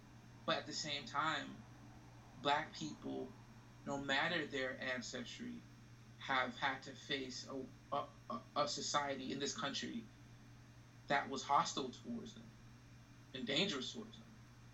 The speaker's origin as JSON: {"language": "English", "country": "United States", "tie": "born or raised there", "said": "But I was born and raised in America. I'm American."}